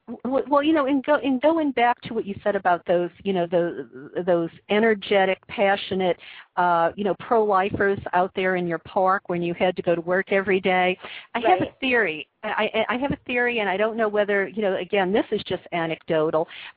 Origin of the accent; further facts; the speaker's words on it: the South, United States; moved away; I mean, I grew up in the South. I mean, fortunately, I got out and I moved to California and my whole world opened up.